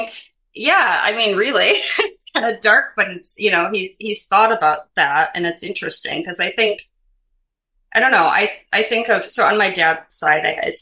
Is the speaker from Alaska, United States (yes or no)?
no; Wisconsin, United States; now in Chicago, United States; I am from Wisconsin originally. I currently reside in Chicago, Illinois.